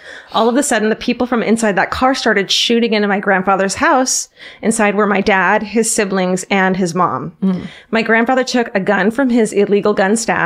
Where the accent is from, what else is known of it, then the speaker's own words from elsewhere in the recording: Puerto Rico; now in Nashville, United States; And I'm originally from Puerto Rico, but I've been living in Nashville, Tennessee since 2010.